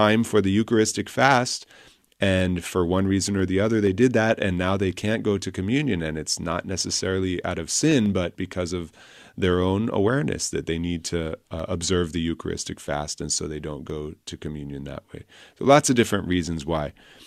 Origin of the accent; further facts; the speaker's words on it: California, United States; born there; I grew up in a family. I was born in California, and in my family, we always went to church